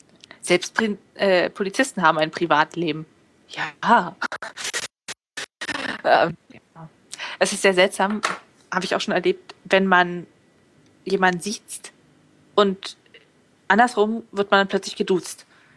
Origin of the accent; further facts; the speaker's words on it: Berlin, Germany; Ich komme aus dem Großraum Berlin und das gibt's nicht.